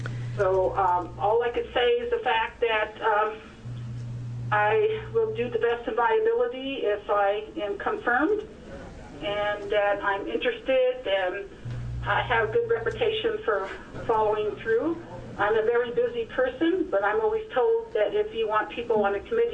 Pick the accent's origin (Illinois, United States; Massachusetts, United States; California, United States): California, United States; Salinas; also born or lived in Monterey / San Jose; I was born and raised in Monterey, Salinas, and San Jose, California, prior to coming to work for my tribe.